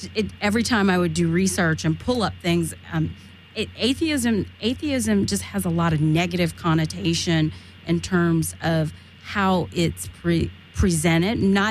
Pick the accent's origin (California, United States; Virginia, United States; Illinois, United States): California, United States; being a Californian, we completely, regardless of your religion, here in California, we get it.